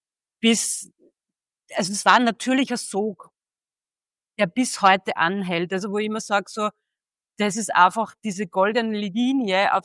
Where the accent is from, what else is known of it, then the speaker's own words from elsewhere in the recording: Austria; Ich komme aus Österreich, bin im Moment auch gerade da.